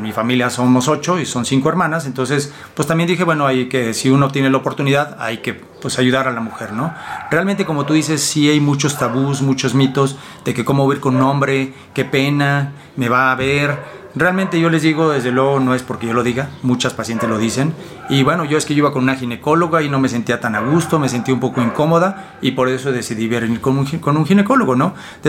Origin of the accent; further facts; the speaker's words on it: Celaya, Guanajuato, Mexico; also born or lived in Monterrey; Mira, yo soy de Celaya, Guanajuato. Exactamente, es mi tierra natal